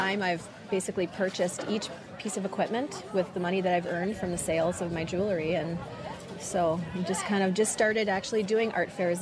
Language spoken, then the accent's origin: English; Duluth, Minnesota, United States; now in Arden Hills, United States; I live in Arden Hills. Okay. I grew up actually in Duluth, and then we moved down to the Twin Cities about 25 years ago.